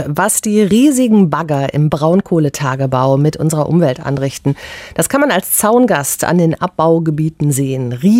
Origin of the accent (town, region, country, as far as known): North Rhine-Westphalia, Germany